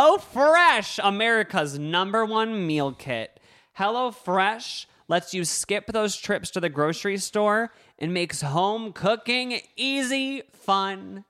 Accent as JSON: {"language": "English", "region": "Nebraska", "country": "United States", "tie": "born or raised there", "also_born_or_lived": "California", "said": "No, I said, no, growing up in Nebraska, I always wore Hollister Beach shirts."}